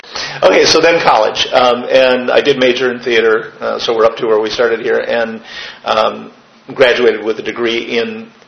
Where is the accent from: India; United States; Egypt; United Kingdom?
United States; Illinois; I grew up in Illinois, by the way, and we had a really large high school there